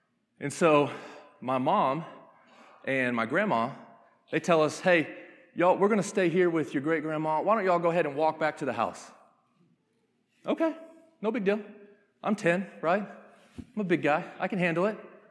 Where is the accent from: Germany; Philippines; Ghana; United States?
United States; Atlanta, Georgia; You know, I'm from Atlanta, Georgia. I'm like, I don't know.